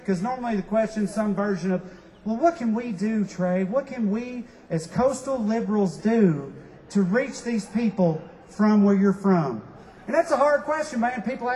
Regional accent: Southern United States, United States; accent: Southern US; sometimes people hear my accent and they get, like, interested. Like, they want to ask me questions about the South and stuff.

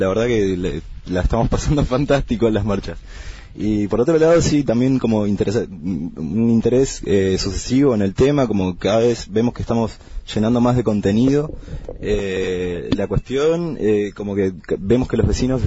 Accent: Bariloche, Río Negro, Argentina; Y yo soy de Bariloche, vecino de Bariloche

